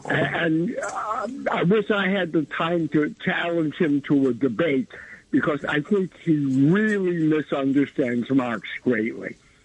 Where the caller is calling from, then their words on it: Williamsburg, United States; I'm calling from Williamsburg.